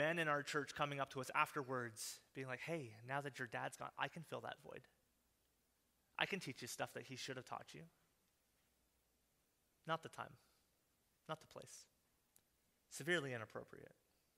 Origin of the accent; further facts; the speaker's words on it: Trenton, New Jersey, United States; We're originally from Trenton